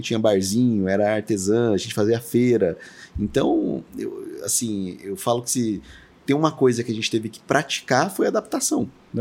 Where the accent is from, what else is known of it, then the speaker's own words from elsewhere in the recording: São Paulo, Brazil; born there; Eu nasci em São Paulo, mas a minha família mudou muito, assim, cara.